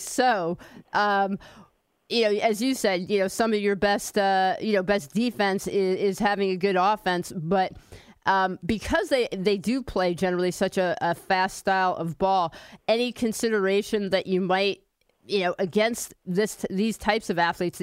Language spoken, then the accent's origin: English; New York, United States; Personally, I grew up in Rockland County, so I'm always been familiar with it.